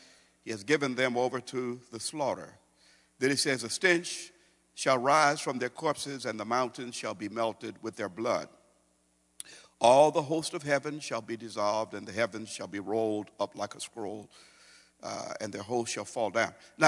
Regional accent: Brooklyn, Illinois, United States; We had dirt roads in my hometown. We had dirt roads. Now, uptown, they were paved, but on the low end, you probably heard me talk about, we lived on the low end of Brooklyn.

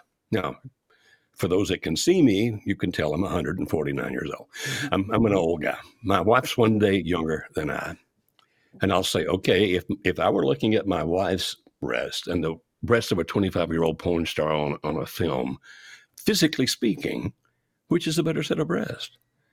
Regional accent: the South, United States; accent: Deep South Southern; I'm a Southerner and I can't speak other languages than Deep South Southern.

